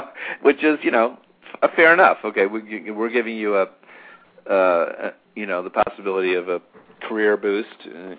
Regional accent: Illinois, United States; I grew up in Illinois, and I was left alone in the house while my parents were out

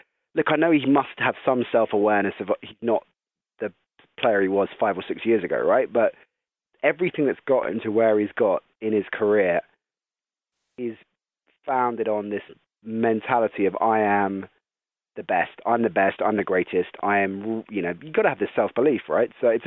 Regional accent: United Kingdom; never forget, as a British NFL fan, you're watching one of the great quarterbacks play

